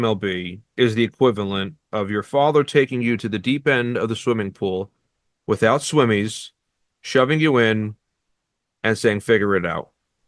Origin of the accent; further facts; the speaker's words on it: New Jersey, United States; Like, we're both kids from Jersey. We both like baseball.